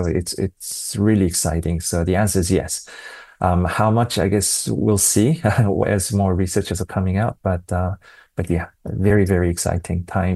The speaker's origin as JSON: {"language": "English", "country": "South Korea", "second_language": "English", "said": "I'm Asian, and I'm from Korea"}